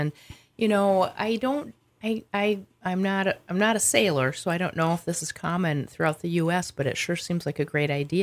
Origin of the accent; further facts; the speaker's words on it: Minnesota, United States; I came from Minnesota. Listeners will know that, and I've been here about 9 years